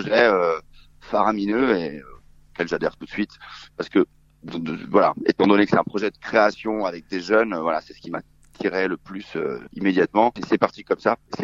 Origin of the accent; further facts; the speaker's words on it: Turin, Piedmont, Italy; French is a second language; puisque moi, je suis de Turin.